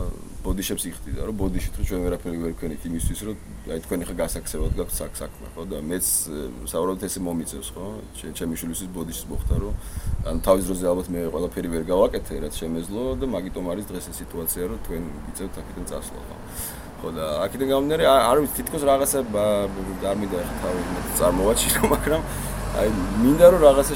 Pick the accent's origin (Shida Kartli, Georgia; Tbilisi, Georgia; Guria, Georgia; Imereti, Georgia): Tbilisi, Georgia; საქართველოში დაიბადე, გავიზარდე და ძალიან მიყვარს საქართველო და ნუ განსაკუთრებით თბილისი, იმიტომ რომ თბილისში დაამთავრე სკოლა, თბილისში მქონდა ჩემი პირველი ქორწილი, თბილისში გამიჩნდა ჩემი შვილი